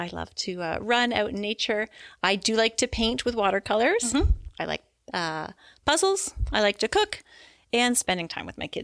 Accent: Sarnia, Ontario, Canada; I myself am an Ontario native. I grew up here in Ontario, in Sarnia, Ontario. I came from a big big extended family. I have a brother and a twin sister. And I just had a lovely upbringing there, lived near the water, Lake Huron.

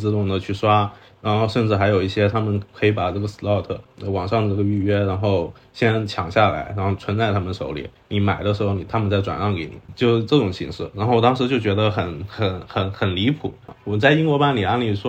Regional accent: China; 就作为一个中国人感觉很这种被人赶出来就感觉很没尊严

